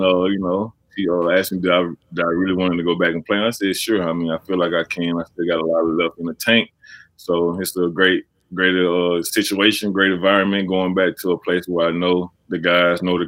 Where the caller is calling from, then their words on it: Louisiana, United States; Home. Good morning. I'm in Louisiana.